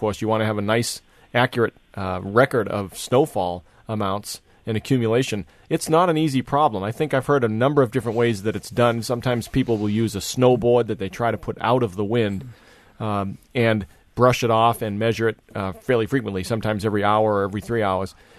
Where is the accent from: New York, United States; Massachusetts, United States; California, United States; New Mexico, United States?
Massachusetts, United States; Where I grew up in Massachusetts, I think we had a similar rule.